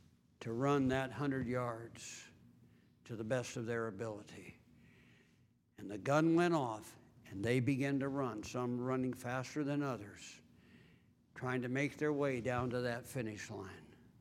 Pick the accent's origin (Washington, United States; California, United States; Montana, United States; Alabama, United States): Washington, United States; Bellevue; I told him I was from Bellevue, Washington.